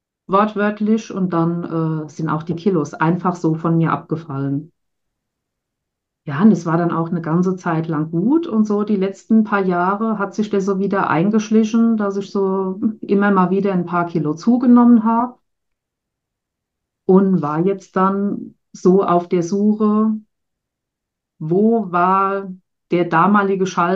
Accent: Rhineland-Palatinate, Germany; ich bin 41 Jahre alt, ich komme aus Rheinland-Pfalz

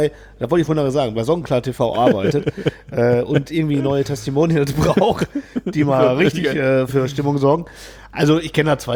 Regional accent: Mülheim an der Ruhr, North Rhine-Westphalia, Germany; Ich bin ja in Mülheim Ruhr groß geworden und wir hatten ja da die Ruhr

